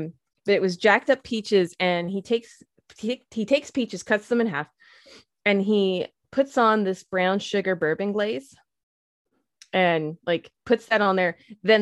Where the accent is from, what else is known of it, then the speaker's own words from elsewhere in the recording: Philadelphia, Pennsylvania, United States; Also, he sounds a lot like home because I'm originally from Philly. So lots of those sounds of home, things like that.